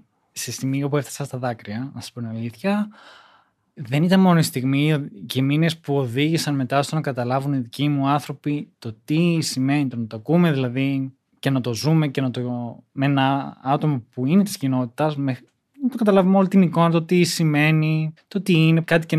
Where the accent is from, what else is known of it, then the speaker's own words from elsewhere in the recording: Kalamaria, Central Macedonia, Greece; also born or lived in Kefalonia; Είμαι από Θεσσαλονίκη, Καλαμαριά. Μεγαλούπολη σχετικά, οπότε μέχρι πρόσφατα βέβαια ζούσα στην Κεφαλονιά που σπούδαζα